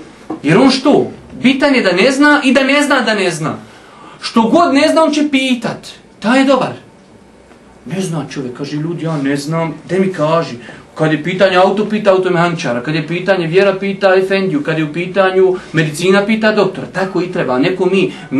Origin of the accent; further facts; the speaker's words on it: Bosnia & Herzegovina; ja sam Bošnjak, volim Bošnjake i neću da se falim o tome gdje sam ja bio sa 15 godina kada se ovdje pucalo